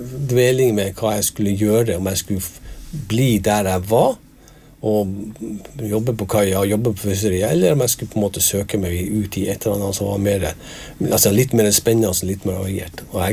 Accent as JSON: {"language": "Norwegian", "town": "Alsvåg", "region": "Nordland", "country": "Norway", "said": "jeg kommer fra Alsvåg. Det et sted I Nordland fylke og I Vesterålen region. Og det en av de øyene som ligger ganske langt mot nord I Nordland fylke og på naboøy til Andøya og Andenes"}